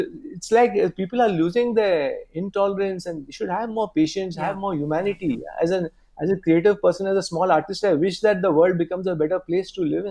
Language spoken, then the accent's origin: English; Mumbai, Maharashtra, India; I'm from Bombay.